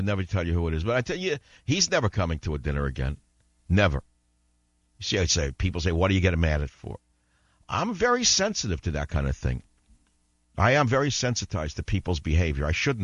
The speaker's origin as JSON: {"language": "English", "town": "Jamaica, Queens", "region": "New York", "country": "United States", "said": "He's from Astoria. I'm from Jamaica, Queens."}